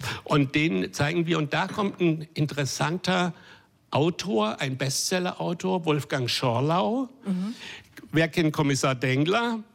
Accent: Swabia, Germany; Und ich bin ja Schwabe, ich muss dann schon wohin gehen, wo man weniger zahlt für nichts essen als mehr.

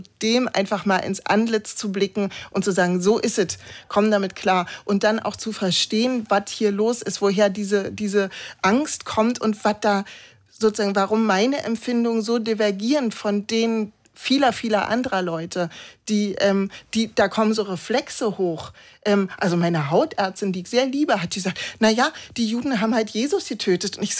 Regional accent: East Germany, Germany; ich habe auch eine Behinderung und ich komme aus dem Osten

